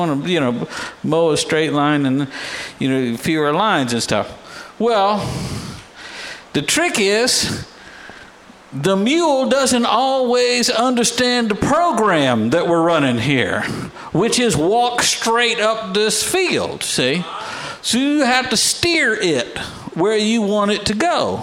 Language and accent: English; Texas, United States; I'm from Texas, I'm going to explain how this works.